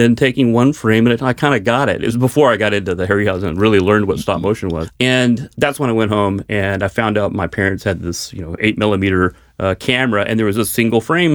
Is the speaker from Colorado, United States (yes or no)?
no; Dallas, Texas, United States; So, you know, I'm from Dallas, and there it's all about tornadoes and hailstorms.